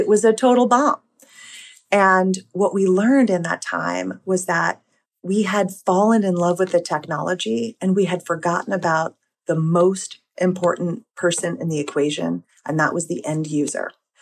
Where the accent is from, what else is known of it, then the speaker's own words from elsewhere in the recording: New York, United States; now in Dallas, United States; I'm a New Yorker living in Dallas, supporting the Cowboys, eating the best Tex-Mex in the U.S., and wearing cowboy hats to the rodeo.